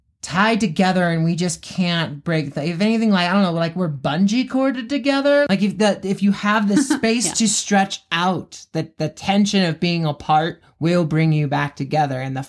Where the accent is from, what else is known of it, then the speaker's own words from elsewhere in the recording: Mesa, Arizona, United States; And I grew up in Mesa, Arizona. I went to the same school the entire time, K-12